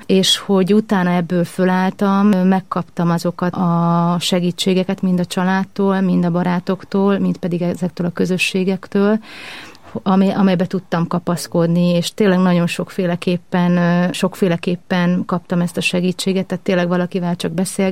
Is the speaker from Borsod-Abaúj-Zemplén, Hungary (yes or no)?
no; Kecskemét, Bács-Kiskun, Hungary; born there; egy vallásos családba születtem, mind a nagyszüleim ebben példát mutattak. Nagyon-nagyon szép családban, és ennek én nagyon örülök, az a földön Kecskeméten.